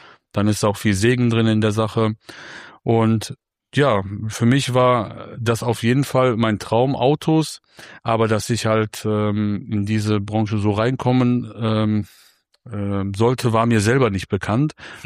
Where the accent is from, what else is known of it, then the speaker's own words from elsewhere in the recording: Remscheid, North Rhine-Westphalia, Germany; Ja, also wir kommen aus Remscheid. Also ich bin in Remscheid geboren.